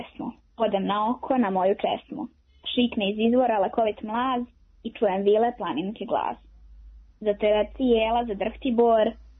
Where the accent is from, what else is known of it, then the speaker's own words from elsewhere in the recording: Zlatibor District, Serbia; Pa kod nas na Zlatiboru postoji preko 120 vrsta najraznovrsnijih trava i šuma.